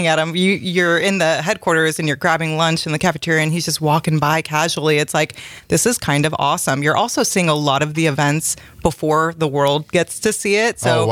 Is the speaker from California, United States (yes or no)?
yes; California, United States; oh, I am Californian because I am freezing.